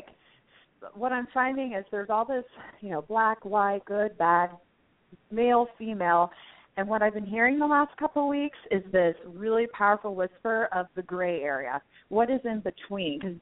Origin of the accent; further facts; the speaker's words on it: Marysville, United States; But then I go to connect to where I grew up in Marysville